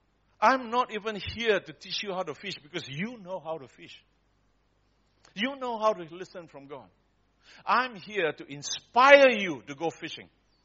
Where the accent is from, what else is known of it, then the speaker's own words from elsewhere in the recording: Australia; because I come from Australia, we ask questions differently.